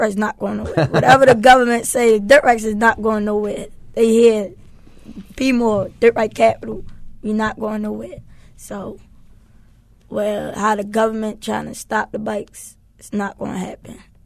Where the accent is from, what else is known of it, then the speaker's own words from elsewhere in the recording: Baltimore, Maryland, United States; it tells a lot about my life, how I grew up in Baltimore City streets, and all I really wanted to be was a dirt bike rider.